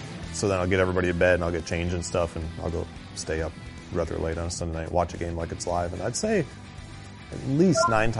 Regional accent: Cambridge, Wisconsin, United States; growing up in Cambridge, a few hours from Green Bay

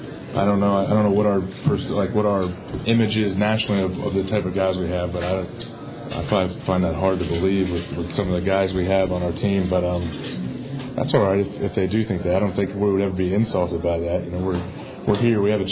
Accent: Ohio, United States; I'm from Ohio, and high school football is pretty big in Ohio, at least we think it is.

